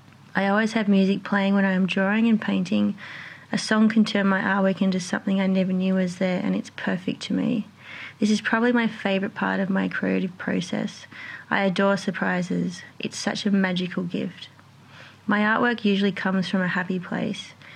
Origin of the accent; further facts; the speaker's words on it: Sydney, New South Wales, Australia; I'm from Sydney, Australia.